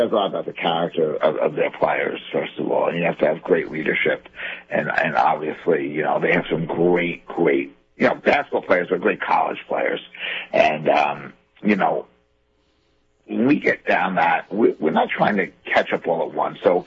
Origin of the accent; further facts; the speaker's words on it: Glen Cove, New York, United States; also born or lived in Centereach / Dix Hills; I grew up in Glen Cove and lived in Center Reach and Dix Hills, and Long Island has still a special place in my heart